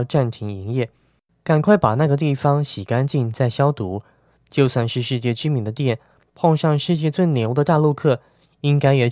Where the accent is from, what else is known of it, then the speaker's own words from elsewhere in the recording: Taiwan; 其实以前日本人韩国人还有我们台湾人还不是也闹过很多笑话